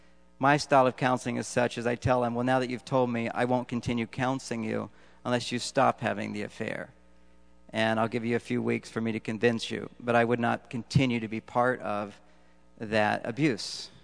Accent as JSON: {"language": "English", "region": "Texas", "country": "United States", "tie": "born or raised there", "also_born_or_lived": "California", "said": "But I grew up in Texas, by the way. I moved to California."}